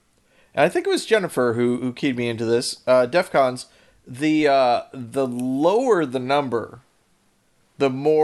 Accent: Midwest, United States; I don't think a lot of people thought of me as a Midwesterner, really.

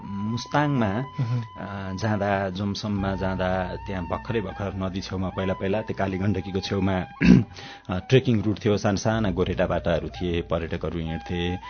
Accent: Hetauda, Bagmati, Nepal; also born or lived in Hatiya; म जन्मेको ठाउँ मकवानपुर जिल्ला हेटौँडा, मेरो वासस्थान भए पनि हटिया गाविस, हेटौँडाबाट अलिकति 9 किलोमिटर जति पूर्वमा पर्ने हटिया भन्ने गाविसमा म जन्मेको हो। मेरो बाल्यकाल स्कुलसम्मको पढाइ हेटौँडामै सकेपछि त्यसपछि म काठमाडौँ छिरेँ।

